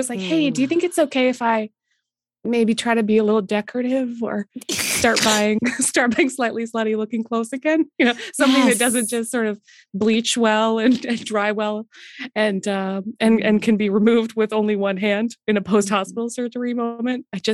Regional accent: Canada; As a Canadian

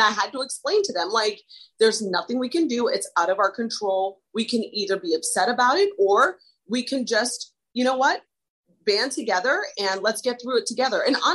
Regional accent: Midwest, United States; now in New York, United States; I was born and raised in the Midwest, which like those are my roots. But I am a New Yorker.

